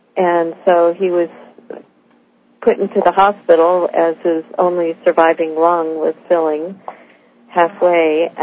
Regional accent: Missouri, United States; I was raised in Missouri, and he was from Hannibal, Missouri.

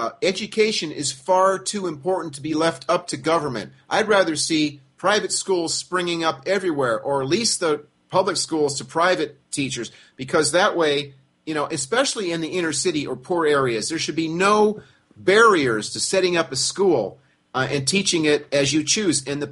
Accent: United States; I actually know world history, and I'm an American.

